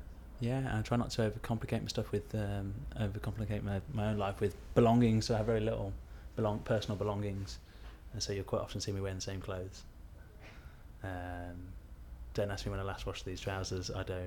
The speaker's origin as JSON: {"language": "English", "town": "Birmingham", "region": "West Midlands", "country": "United Kingdom", "lives_now": "Manchester, United Kingdom", "said": "I originate from Birmingham."}